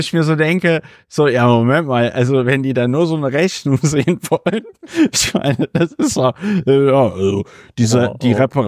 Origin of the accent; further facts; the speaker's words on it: Berlin, Germany; Auch als Berliner bekomme ich nicht viel mit von der Kriminalität in Berlin.